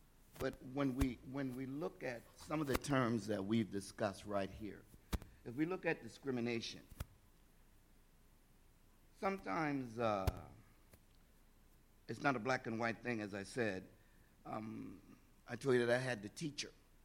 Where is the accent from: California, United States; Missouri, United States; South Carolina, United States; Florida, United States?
South Carolina, United States; Charleston; I'm from originally from Charleston, South Carolina. Charleston, South Carolina is the start of the Civil War in America.